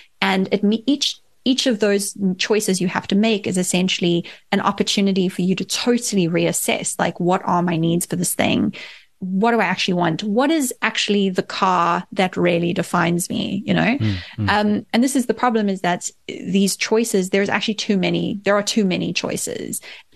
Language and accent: English; South Africa; that I am a South African and I was shaped by South Africa